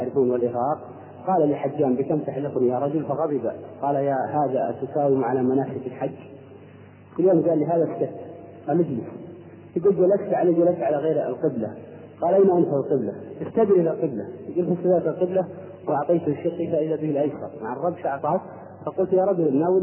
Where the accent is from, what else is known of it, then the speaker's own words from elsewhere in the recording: Al-Qassim, Saudi Arabia; عندنا في القصيم لجنة يسمونها لجنة التجميل والتحسين، ما أدري عاد عندكم في جدة ولا لا